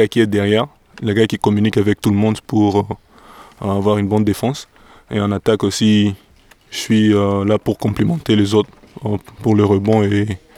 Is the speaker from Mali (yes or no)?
no; Republic of the Congo; je viens du Congo, j'ai 24 ans